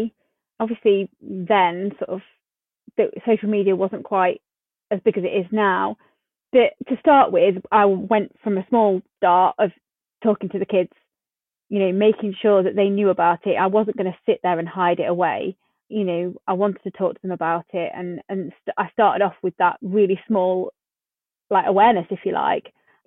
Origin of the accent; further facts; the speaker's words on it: East Midlands, United Kingdom; I am from Derbyshire.